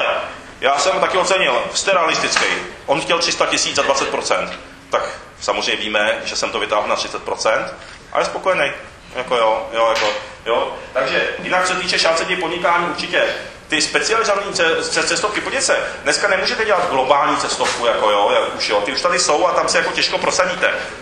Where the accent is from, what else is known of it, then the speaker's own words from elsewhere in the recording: Japan; protože já jsem vyrostl v Japonsku a ve Spojených státech to taky znám velice dobře